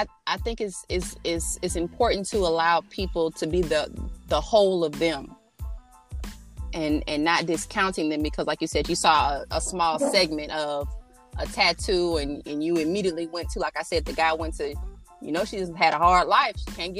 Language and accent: English; Leesville, Louisiana, United States; born there; moved away; my parents were in the military, and so I was originally born in the parish of Leesville in Louisiana, and so that's right next to basically Port Polk, Louisiana. So that's my birthplace.